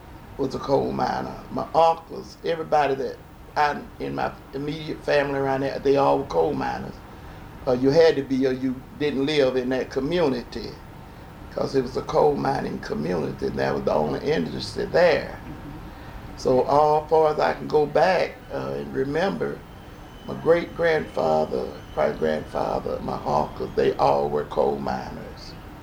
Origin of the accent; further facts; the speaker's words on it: Cardinal, Kentucky, United States; born there; I was born in Cardinal, Kentucky.